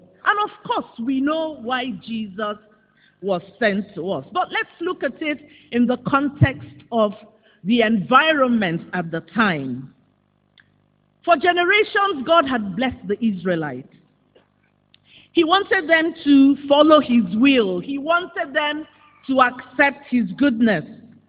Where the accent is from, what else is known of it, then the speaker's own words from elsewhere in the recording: Lagos, Nigeria; As a child growing up in Lagos, Christmas meant going to Kingsway stores to visit Father Christmas so that we could get gifts from him.